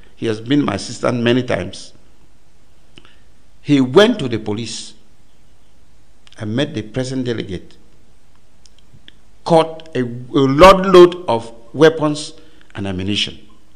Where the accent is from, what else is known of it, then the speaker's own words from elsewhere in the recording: Bamenda, Northwest Region, Cameroon; Since I'm an Anglo from Bamenda